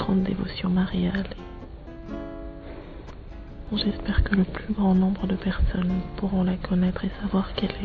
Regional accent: Paris, Île-de-France, France; je viens de Paris.

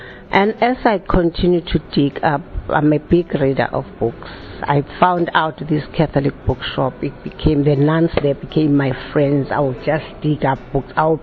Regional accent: South Africa; I'm from South Africa. I was born in South Africa, but both my parents are of Zimbabwean Rhodesian, ex-Rhodesian descent. But they brought up us in South Africa. We were Methodist.

